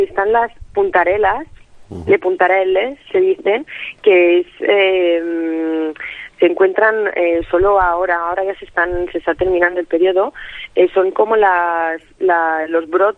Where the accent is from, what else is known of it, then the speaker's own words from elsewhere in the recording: Spain; Yo vengo de España, es algo que me llevaré siempre dentro, vaya.